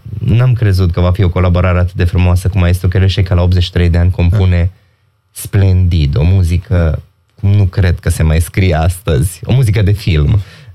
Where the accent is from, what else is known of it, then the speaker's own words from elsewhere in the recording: Cluj County, Romania; Sunt o doamnă din Ardeal, dumneavoastră sunteți de la noi, din Mureș, noi suntem din Cluj, suntem la 60 de kilometri distanță